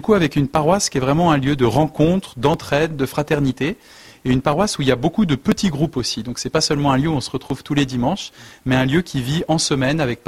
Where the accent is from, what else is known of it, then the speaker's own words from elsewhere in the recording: Fécamp, Normandy, France; now in Le Havre, France; je suis un Normand, j'ai grandi près de Fécamp, je suis allé au collège et au lycée à Fécamp. Je suis prêtre depuis 8 ans au Havre, donc je ne sais plus tout à fait le pays de Caux, mais c'est encore bien la Normandie.